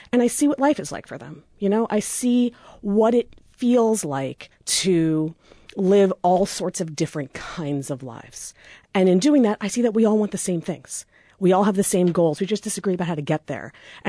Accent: New York, United States; moved away as an adult; I'm originally from Long Island, though I went to college at Hartwick and Oneonta. I really haven't lived on Long Island since I was 18.

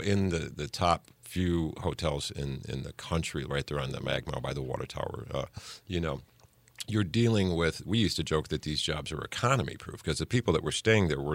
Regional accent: Hammond, Indiana, United States; I was born and raised in Hammond, a third world country called Hammond, Indiana, as I like to say.

